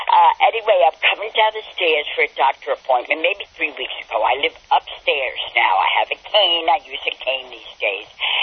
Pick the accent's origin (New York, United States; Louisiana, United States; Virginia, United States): New York, United States; New York City; you know, I come from the South Bronx. I can have a temper.